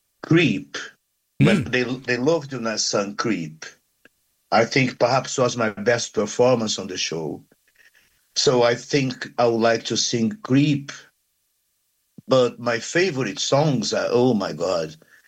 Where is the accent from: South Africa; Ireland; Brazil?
Brazil; English is a second language; Brazilian, and my accent was even worse than it is now, so 15 years ago.